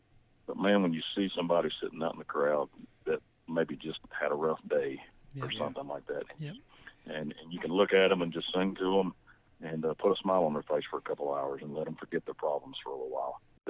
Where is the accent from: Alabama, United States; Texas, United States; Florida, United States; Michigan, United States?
Alabama, United States; Gadsden; I'm originally from Gadsden, Alabama, which is kind of northeast Alabama.